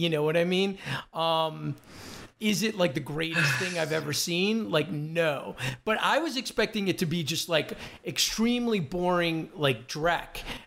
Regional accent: United States; being an American

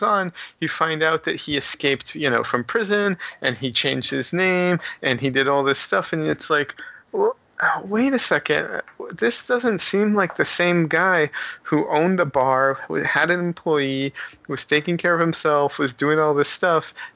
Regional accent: Israel; now in United States; I grew up partially in Israel, so I'm missing a huge gap of like my childhood not being in America. So, and, you know, I'm also white

